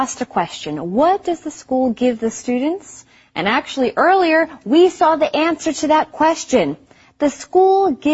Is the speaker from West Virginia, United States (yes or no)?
yes; West Virginia, United States; Well, I am from West Virginia, which is a state that doesn't have a back-to-school tax holiday. But we lived close enough to Virginia that it was worth it to drive there.